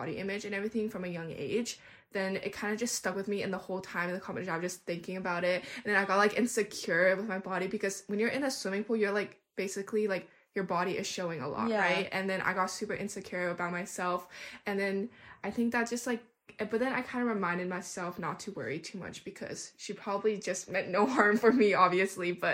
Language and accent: English; Canada; I grew up in Canada.